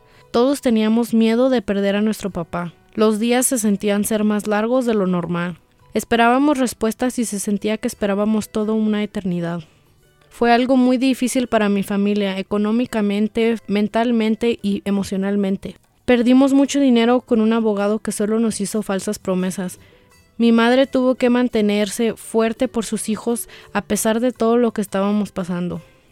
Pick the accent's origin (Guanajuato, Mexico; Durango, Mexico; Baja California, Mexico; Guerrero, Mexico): Durango, Mexico; now in United States; Orgullosamente vengo de una familia inmigrante. Venimos desde Durango, México.